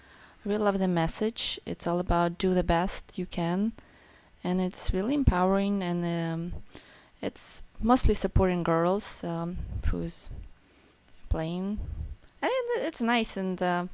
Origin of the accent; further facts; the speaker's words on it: Ukraine; Otherwise, I'm from Ukraine.